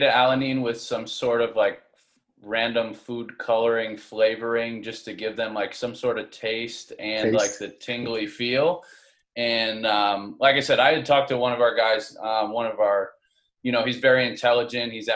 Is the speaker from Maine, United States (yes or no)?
no; Buffalo, New York, United States; like, for me, I'm from Buffalo. So when we go to Buffalo, I know a lot of good restaurants in the area